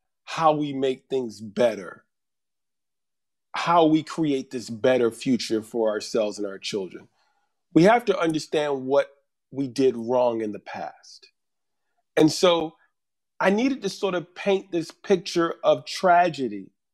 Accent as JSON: {"language": "English", "region": "Virginia", "country": "United States", "tie": "born or raised there", "said": "had I been back in my hometown in Virginia"}